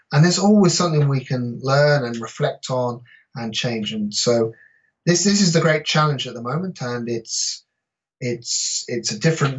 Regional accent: England, United Kingdom; now in Wales; I live in Wales, I'm English and I live in Wales

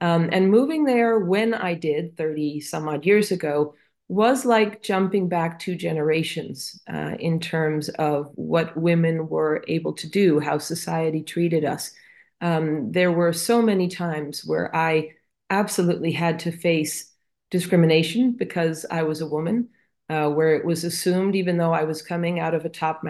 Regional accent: Manhattan, New York, United States; And I was from Manhattan, right?

